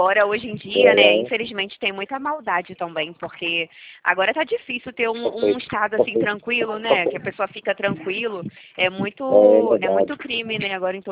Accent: Ceará, Brazil; also born or lived in Rio de Janeiro; Eu sou cearense, eu nasci lá no Ceará.

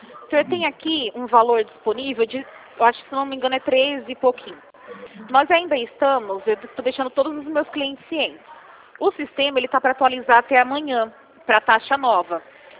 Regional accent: Corumbataí, São Paulo, Brazil; now in Rio Claro, Brazil; Então, eu fui criada, nasci lá, sou criada em Corumbataí. São 4 mil habitantes lá. É uma vila. Todo mundo conhece todo mundo.

